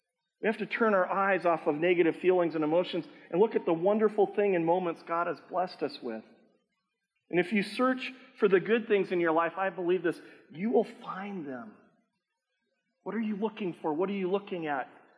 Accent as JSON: {"language": "English", "country": "United States", "said": "And I'm an American, so it's hard for me to say that."}